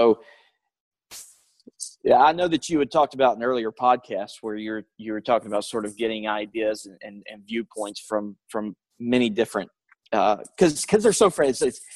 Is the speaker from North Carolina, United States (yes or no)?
yes; North Carolina, United States; a Southern Baptist church that my brother was affiliated with and my hometown in North Carolina called me up